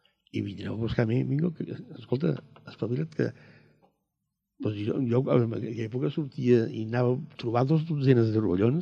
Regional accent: Benifallet, Catalonia, Spain; born there; now in Castellar del Vallès, Spain; vaig néixer, et van fer a Maials, i vaig néixer doncs, a Benifallet, una plena guerra. O sigui, a mi, esclar, vaig néixer l'agost del 39

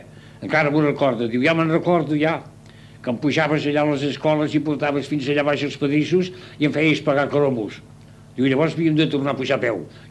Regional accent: Castellar del Vallès, Catalonia, Spain; born there; Jo vaig néixer aquí a Castellà, a Can Riera, com li he explicat. I jo anava al col·legi. I llavors, abans d'anar als Escolapis, anava al col·legi aquí a la Nacional, que en diuen, oi?

